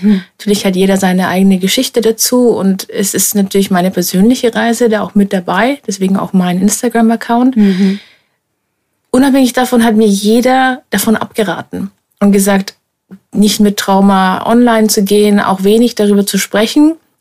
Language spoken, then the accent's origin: German; Germany; dass dann Leute mich fragen, wo kommst du eigentlich her? Und dann Deutschland ist, glaube ich, das Letzte, was Leute denken.